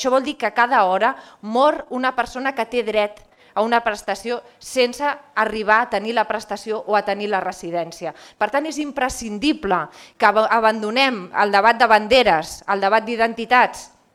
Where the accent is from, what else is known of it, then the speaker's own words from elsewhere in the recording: Catalonia, Spain; I no pot ser que tinguem un govern que el que fa és dividir-nos com a catalans